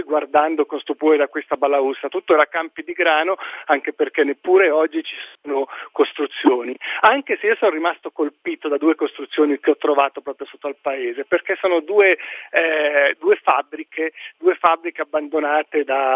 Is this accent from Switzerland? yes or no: yes; Switzerland; ma per me che vengo dalla Svizzera, devo dire che Tarquinia e queste colline sono state oggi una forte emozione